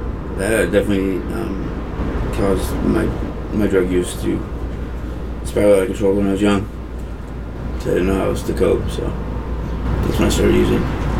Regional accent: Goble, Oregon, United States; I'm originally from Oregon. Born and raised. Small town, Goble, up Highway 30, about an hour north of Portland.

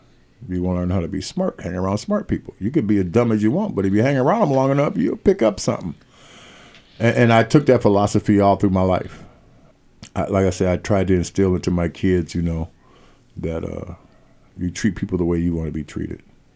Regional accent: Portland, Oregon, United States; I was born and raised in Portland. Went to school here, Mighty Marshall Minutemen.

